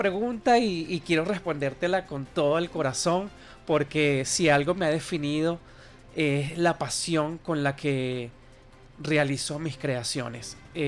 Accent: Carora, Lara, Venezuela; vengo de Carora, Estado Lara, donde bailamos es a San Antonio, el tamunangue.

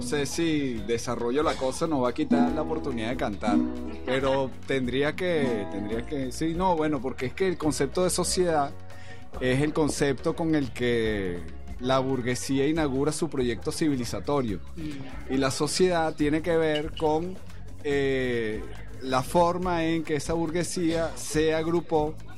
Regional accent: Caracas, Capital District, Venezuela; born there; Yo nací en Caracas.

